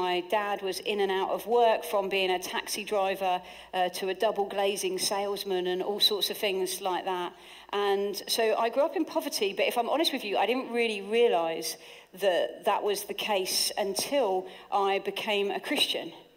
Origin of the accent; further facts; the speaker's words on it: Hastings, South East England, United Kingdom; I grew up in Hastings, where I now live again, and I grew up in relative poverty.